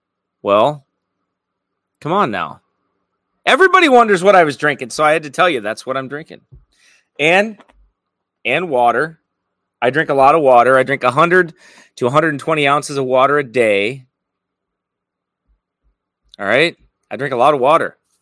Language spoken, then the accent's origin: English; Iowa, United States; Now, I'm from Iowa. Illinois-Iowa border, that is.